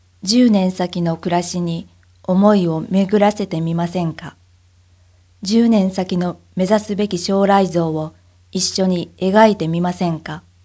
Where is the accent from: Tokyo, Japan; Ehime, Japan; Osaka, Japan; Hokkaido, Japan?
Ehime, Japan; かけがえのない私たちのふるさと愛媛を作っていきたい